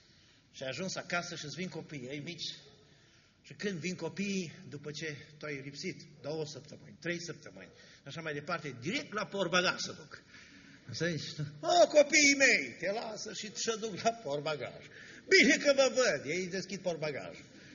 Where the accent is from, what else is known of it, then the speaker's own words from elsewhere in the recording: Arad County, Romania; era satul meu natal în județul Arad.